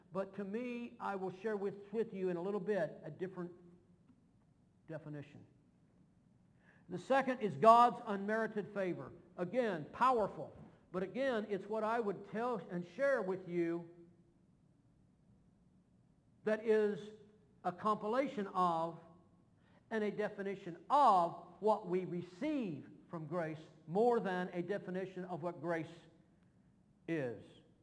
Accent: Kentucky, United States; I'm from Kentucky in the hills, some of it.

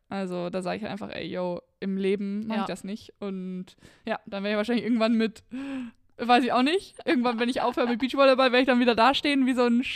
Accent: Bavaria, Germany; Ich komme aus Bayern.

